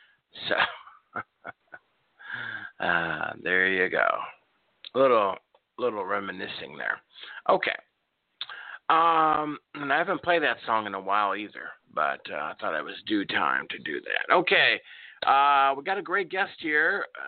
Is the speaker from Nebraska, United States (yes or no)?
yes; Nebraska, United States; also born or lived in Chicago; now in Oklahoma, United States; I was born in Chicago, and then about age 8, we moved out, the family moved out to Nebraska, where I was raised, and then since moved to Oklahoma.